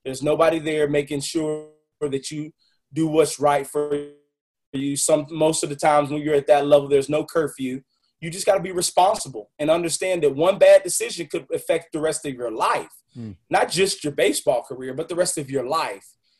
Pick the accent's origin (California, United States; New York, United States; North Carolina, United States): North Carolina, United States; Winston-Salem; White Sox, with me being in Winston-Salem, their high A team is here. Their high A team is here in my hometown. Had the pleasure of playing in front of my hometown.